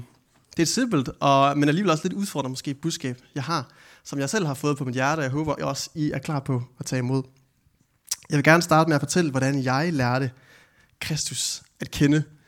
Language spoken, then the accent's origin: Danish; Region of Southern Denmark, Denmark; Men jeg er egentlig ikke herfra oprindeligt. Jeg er opvokset uden for Vejle i Jylland.